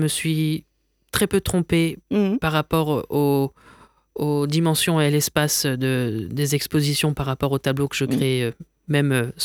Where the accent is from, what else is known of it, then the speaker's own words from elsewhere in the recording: Nîmes, Occitanie, France; Oui, mais moi, j'ai grandi à Nîmes.